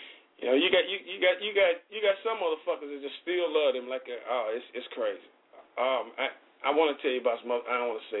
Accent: Chicago, Illinois, United States; I mean, shit, I'm from Chicago.

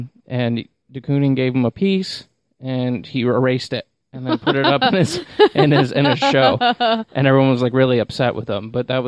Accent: St. Petersburg, Florida, United States; dude, I'm from St. Petersburg. I'm from the top, one of the top 10 dangerous cities in America.

